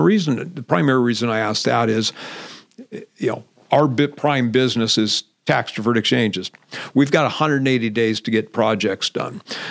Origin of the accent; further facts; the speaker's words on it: Santa Cruz, California, United States; growing up in Santa Cruz and you know, living in SoCal for a while, then moving back up here in 90.